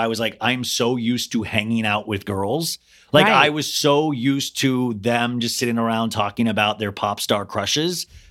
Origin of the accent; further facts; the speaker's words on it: Kansas, United States; Well, I grew up in Kansas, so it wasn't like